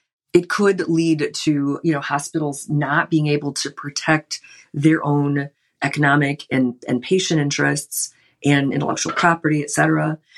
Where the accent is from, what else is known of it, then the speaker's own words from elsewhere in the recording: Michigan, United States; A lot of state laws are different, and I'm from Michigan, so Michigan's rule is basically one of reason